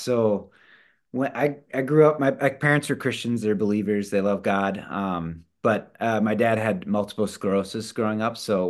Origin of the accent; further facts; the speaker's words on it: Wisconsin, United States; I grew up in Wisconsin. My wife grew up in California. We both met in Australia.